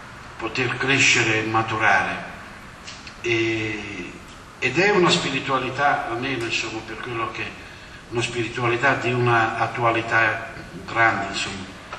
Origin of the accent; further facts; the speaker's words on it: Carinaro, Campania, Italy; il mio paesino che si trova qui a una quindicina di chilometri da Napoli, Carinaro